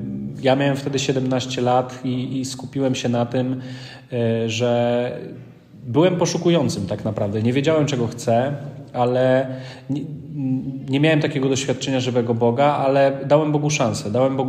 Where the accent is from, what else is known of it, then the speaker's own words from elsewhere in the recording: Poznań, Greater Poland Voivodeship, Poland; nie tylko dlatego, że jesteśmy z Poznania